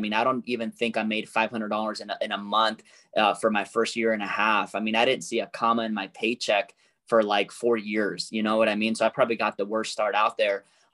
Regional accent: Peru; I am 33 years of age. You know, I'm originally from Peru, from South America, you know, so I was born in like third world kind of poverty.

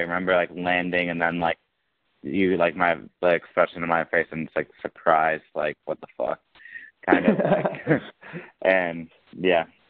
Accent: Wausau, Wisconsin, United States; was to my hometown in Wausau, Wisconsin.

